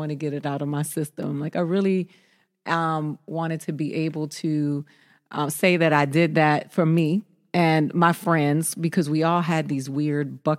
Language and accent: English; Miami, Florida, United States; And I come from Miami where strippers are groomed, right?